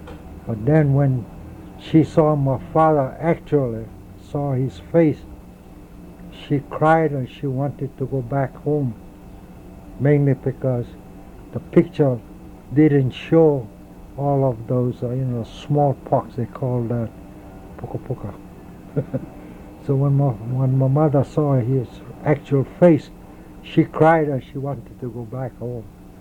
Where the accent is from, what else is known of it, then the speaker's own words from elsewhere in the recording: Honolulu, Hawaii, United States; born there; As I had mentioned, I was born in Jack Lane, Nuanu. Then from there, my father used to be a farmer raising flowers, and go out paddling in a neighborhood.